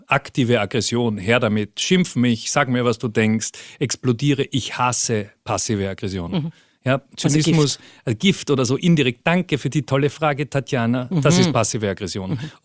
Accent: Vienna, Austria; born there; Ich bin in Wien geboren, also ich bin ganz unspektakulär in Wien geboren. Bin 2006 das erste Mal nach Südamerika

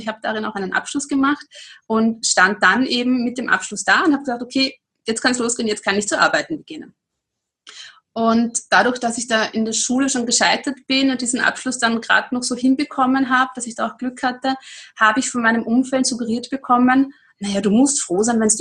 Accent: Austria; Also ich habe dann eben das nennt sich bei uns in Österreich Handelsakademie.

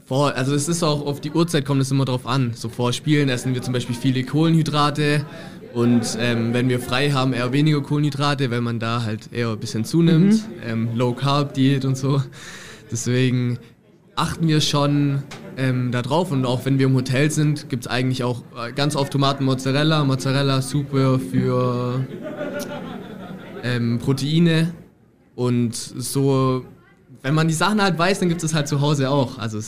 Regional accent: Ulm, Baden-Württemberg, Germany; Also Ulm ist meine Heimat. Ich war hier auch in der Schule. Ich war auf dem Anna-Essinger-Gymnasium.

